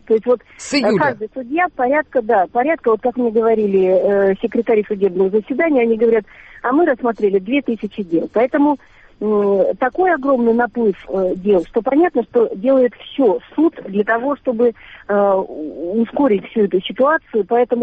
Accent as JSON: {"language": "Russian", "town": "Novosibirsk", "region": "Novosibirsk Oblast", "country": "Russia", "tie": "born or raised there", "moved": "as an adult", "lives_now": "Krymsk, Russia", "said": "Я приехала из Новосибирска, всю жизнь там прожила."}